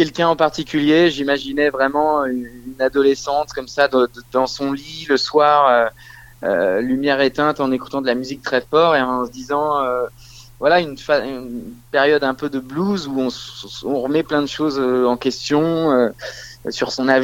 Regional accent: Nouvelle-Aquitaine, France; j'ai grandi dans la Creuse et on devait faire 80 km souvent pour aller voir un concert.

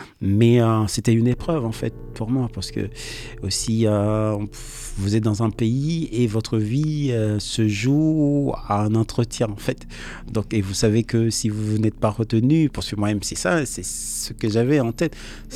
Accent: Cité Soleil, Ouest, Haiti; moved away; Toute ma vie, malgré que j'ai grandi à Cité Soleil

